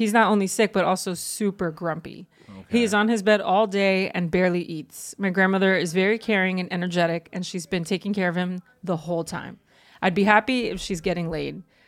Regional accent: South Korea; now in New York City, United States; Sorry. I'm from South Korea. I moved to New York City a few 4 years ago. I recently started stand-up comedy

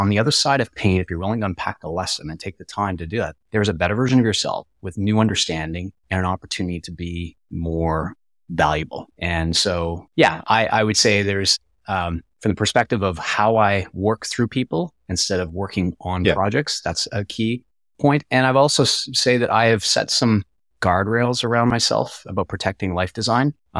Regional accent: Canada; so I'm a Canadian, so I'm going to talk from a hockey perspective

